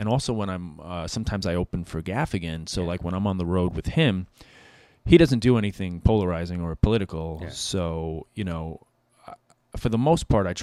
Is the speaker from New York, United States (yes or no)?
yes; New York, United States; also being a New Yorker